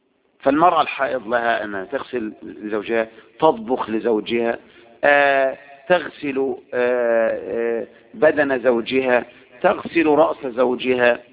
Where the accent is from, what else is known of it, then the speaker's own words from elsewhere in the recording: Egypt; طبعا عندنا في مصر ما يتصور